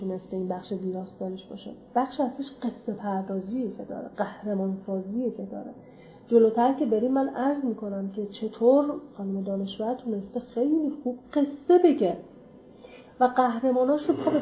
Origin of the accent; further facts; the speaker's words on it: Iran; چون ما همچنان ایرانی هستیم، همچنان با همون اتصالات فرهنگی